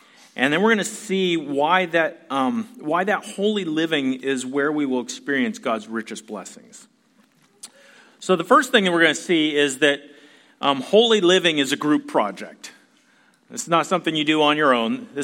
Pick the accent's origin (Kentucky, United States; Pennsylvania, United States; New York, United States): Pennsylvania, United States; And so I grew up in a church, I grew up in Pennsylvania, by the way, in a pretty traditional Baptist church